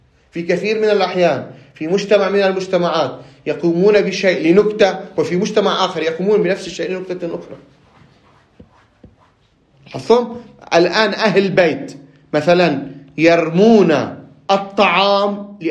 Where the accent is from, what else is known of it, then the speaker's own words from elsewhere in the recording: Lebanon; في بيئتي أنا كلبناني